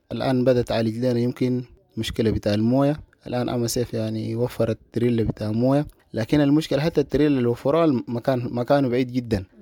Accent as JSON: {"language": "Arabic", "country": "Sudan", "said": "وطبعا حسب أنا هنا سودانيين طبعا عندنا محنة وعندنا محبة كده بيناتنا"}